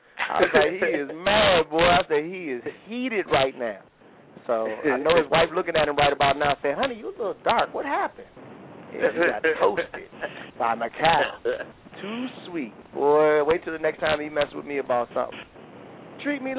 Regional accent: Detroit, Michigan, United States; I remember when I see growing up in Detroit, we used to go over to Canada

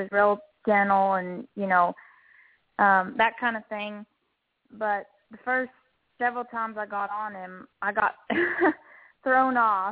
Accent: McKinney, Texas, United States; Well, I'm from McKinney, Texas

